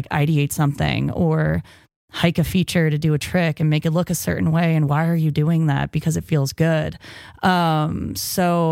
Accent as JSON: {"language": "English", "town": "Riverside", "region": "California", "country": "United States", "said": "I'm from Riverside, California. There's no snow in Riverside, California. The closest resort is minimum hour and a half away."}